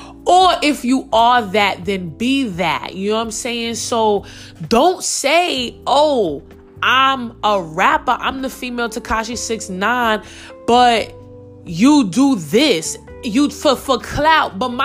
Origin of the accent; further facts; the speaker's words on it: Queens, New York, United States; I was really raised in Queens. Like, I'm really from New York.